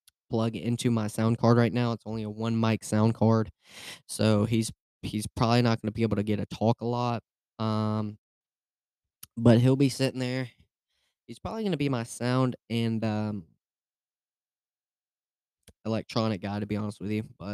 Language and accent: English; Alabama, United States; I am from Alabama. This podcast. Yes, I'm in Alabama.